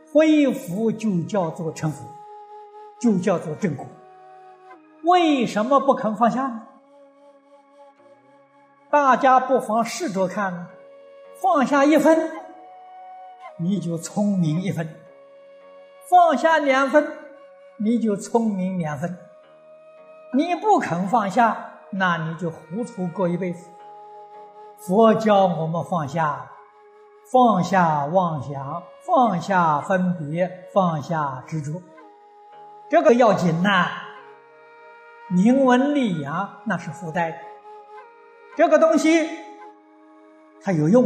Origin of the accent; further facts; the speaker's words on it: China; 我们中国人常讲啊，举头三尺有神明啊